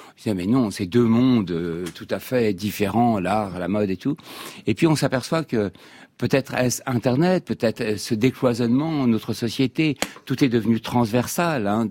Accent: Normandy, France; also born or lived in Morocco; je suis passé du Maroc où je suis né à la Normandie où il pleuvait tout le temps.

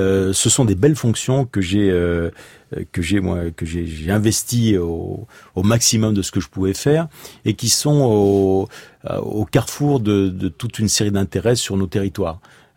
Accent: Spain; avec la Galice, l'Espagne, qui est mon pays d'origine

